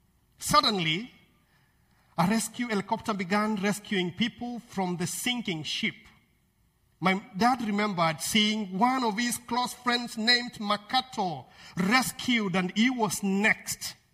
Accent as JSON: {"language": "English", "country": "Kenya", "tie": "born or raised there", "said": "because I grew up in Kenya, where stories and proverbs and sharp questions shape how we learn and how we make meaning."}